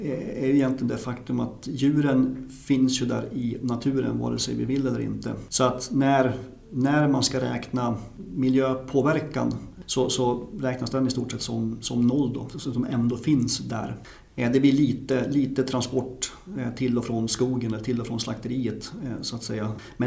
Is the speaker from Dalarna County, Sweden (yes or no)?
yes; Dalarna County, Sweden; Men jag är född och uppväxt i Dalarna, och ja, det här med jakt och natur har ju kommit ganska naturligt